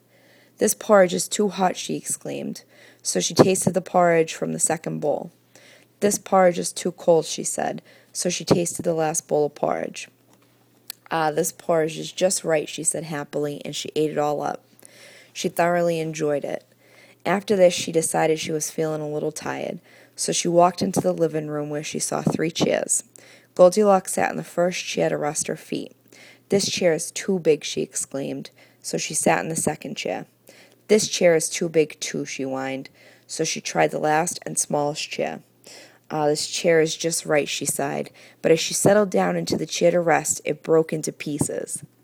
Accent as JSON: {"language": "English", "town": "Everett", "region": "Massachusetts", "country": "United States", "tie": "born or raised there", "also_born_or_lived": "Chelsea, United States", "said": "I grew up in Chelsea, Massachusetts from age 5 to 10, and right next door in Everett, Massachusetts from age 10 to 27."}